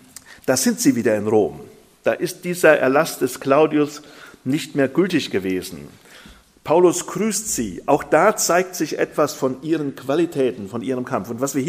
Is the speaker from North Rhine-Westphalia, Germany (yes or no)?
yes; Burbach, North Rhine-Westphalia, Germany; Das Zusammenkommen in Burbach, wo ich herkomme, hat so begonnen.